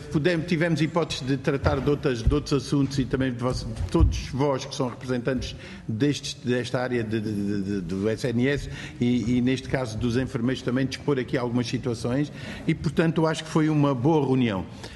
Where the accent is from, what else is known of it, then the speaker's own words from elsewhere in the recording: Alentejo, Portugal; que eu também sou alentejano, portanto, e nós ali não há Alentejo do Norte nem do Sul, é uma região em que há só alentejanos